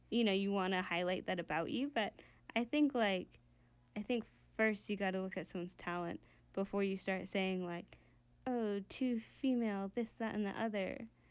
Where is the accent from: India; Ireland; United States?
India; me being a woman, me being Indian, and all those other, like, traits and characteristics.